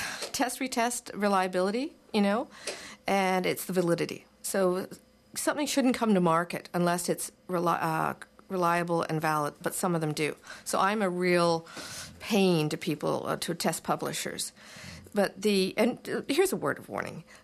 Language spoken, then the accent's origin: English; Ontario, Canada; I come from Ontario